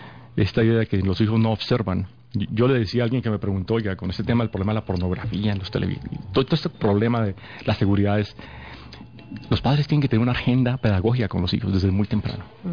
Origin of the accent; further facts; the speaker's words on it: Bogotá, Colombia; born there; Yo nací realmente en Bogotá